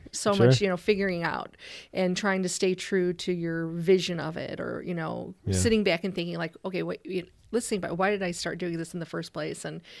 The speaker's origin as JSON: {"language": "English", "town": "Chicago", "region": "Illinois", "country": "United States", "lives_now": "Crown Point, United States", "said": "I'm originally from Chicago, the southeast side of Chicago, and we moved out to Crown Point, Indiana in 1988, bought an old farmhouse."}